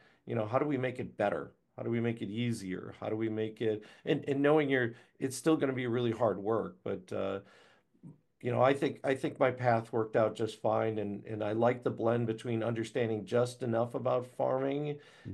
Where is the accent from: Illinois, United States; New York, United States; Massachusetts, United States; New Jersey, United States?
Illinois, United States; Chicago; So he moved to Chicago, and I grew up in Chicago. So I grew up a Chicago kid. We moved to the suburbs when I was seven.